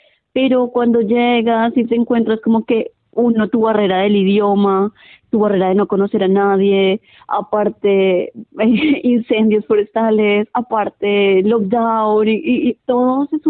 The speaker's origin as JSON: {"language": "Spanish", "region": "Bogotá", "country": "Colombia", "also_born_or_lived": "Sydney", "lives_now": "Melbourne, Australia", "said": "estaba viviendo en Sydney, y en el tren conocí una chica que es de Bucaramanga, Colombia, yo soy de Bogotá, y ella y yo, bueno, compaginamos, nos conocimos, llegamos acá a Melbourne las dos"}